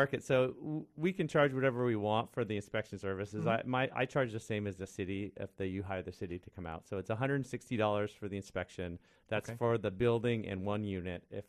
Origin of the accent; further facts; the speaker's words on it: Ireland; I'm Irish, the little lass that went to the well.